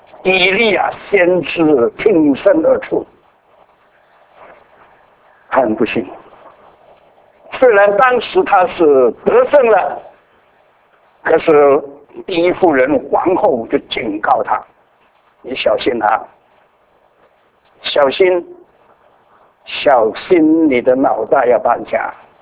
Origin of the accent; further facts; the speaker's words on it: China; moved away; 假如你回到大陆，回到我们的老家，你打听一下